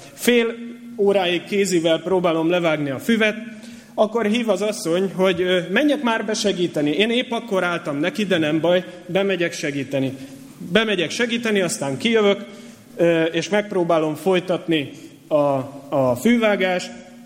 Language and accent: Hungarian; Budapest, Hungary; nekünk is nagy kertünk volt Budapesten, ahol felnőttem